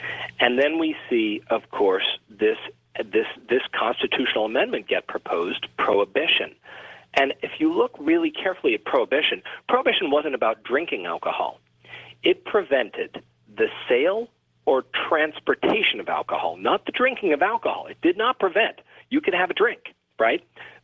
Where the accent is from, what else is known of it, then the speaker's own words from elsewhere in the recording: Louisiana, United States; such as those that we've seen in my home state of Louisiana.